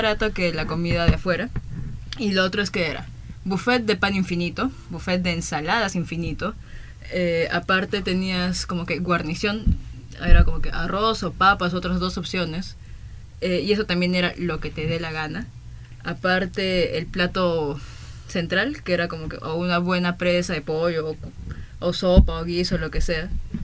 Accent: Moyobamba, San Martín, Peru; now in Lima, Peru; yo me mudé, yo soy de Moyobamba, entonces me mudé a Lima a vivir sola

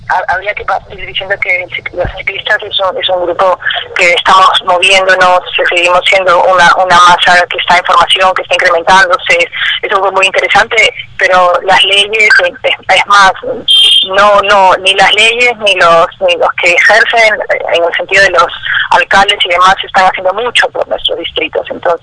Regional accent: Lima, Peru; soy limeña, trabajo como cualquier mortal acá 10 horas

